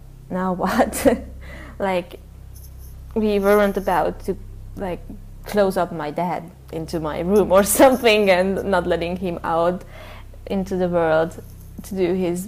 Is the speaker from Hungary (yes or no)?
yes; Hungary; I'm from Hungary.